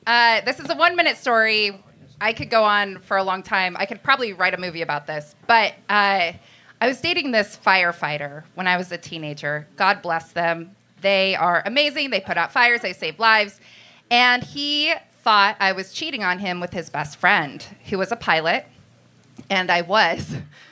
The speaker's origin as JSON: {"language": "English", "town": "Fairbanks", "region": "Alaska", "country": "United States", "tie": "born or raised there", "said": "I'm born and raised in Alaska."}